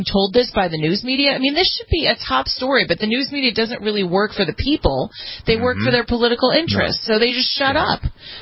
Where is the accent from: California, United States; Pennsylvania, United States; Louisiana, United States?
California, United States; he's getting recalled in my home state of California.